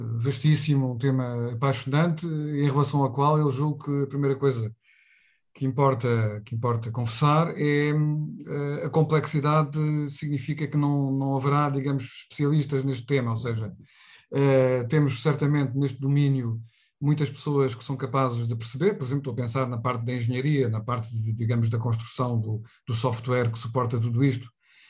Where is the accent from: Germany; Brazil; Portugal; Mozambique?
Portugal; Setúbal; born there; tenho a cidade onde nasci e onde vivo, que é Setúbal, e tenho a cidade de trabalho, que é Lisboa, onde ensino na Universidade de Lisboa, e neste momento estou a falar consigo a partir do escritório de Setúbal.